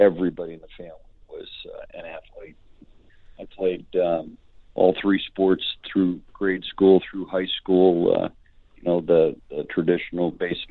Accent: Detroit, Michigan, United States; also born or lived in Buffalo, United States; stopped in Buffalo for 1 year, and I was born in Buffalo. And then shortly after I was born, my dad took a job in Detroit, and that's where I was really raised in Detroit.

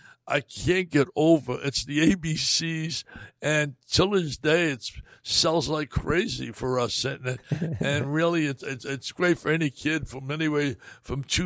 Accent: New Jersey, United States; Richie and I were very close friends growing up in New Jersey together, both chasing dreams.

